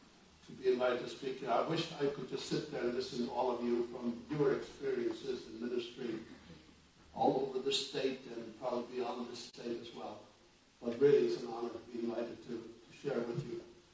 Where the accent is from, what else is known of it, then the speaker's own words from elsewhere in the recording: Faroe Islands; I grew up in the Brethren Assembly. In the Faroe Islands, there are 55,000 people. There are 30 assemblies on these islands. Some of them are small because the towns are small. And a couple of them are larger. I come from a town of about 5,500 people today, or so.